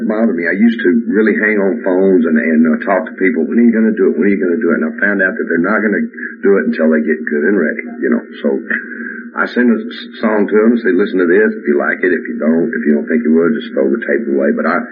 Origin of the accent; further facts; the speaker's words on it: Texas, United States; But things being like they were, I'm afraid I'm just a Texan, man. I really am not happy in any other part of the country.